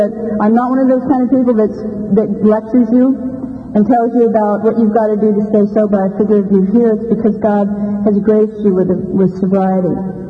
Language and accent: English; San Francisco, California, United States; also born or lived in San Jose; my childhood, I grew up in San Francisco. I was born in San Jose. So when I came across the Bay Bridge, this is really special.